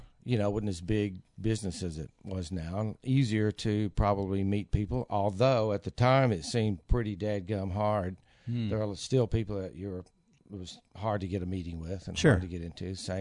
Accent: Bristol, Tennessee, United States; In Bristol, Tennessee.

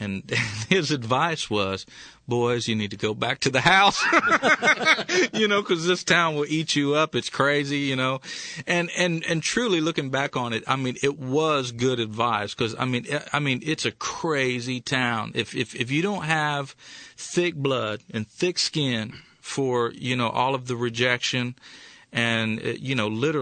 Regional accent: Fairfield, Ohio, United States; But I remember when he would roll into Hamilton, Ohio. I'm from Fairfield.

